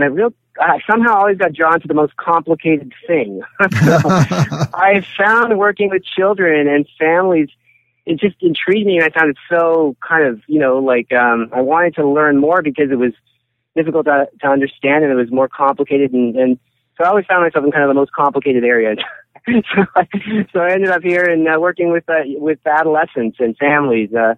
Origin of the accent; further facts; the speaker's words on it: Canada; born there; My parents are immigrants from Europe, and I was born in Canada.